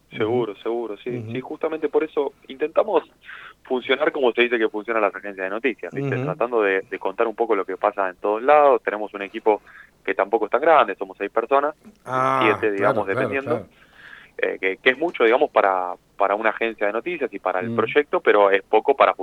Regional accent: Avellaneda, Buenos Aires Province, Argentina; Yo soy de Avellaneda, así que quiero mucho. Todos mis amigos están allá.

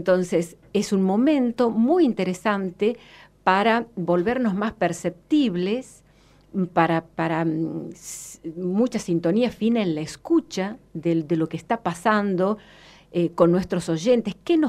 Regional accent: Santiago del Estero, Argentina; accent: Santiago del Estero; Entonces, mi tonada santiagueña quedó...

